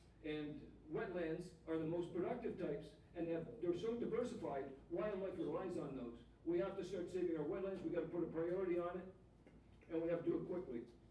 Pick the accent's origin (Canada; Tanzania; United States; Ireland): Canada; Like I said, we're Canadian, we're passive.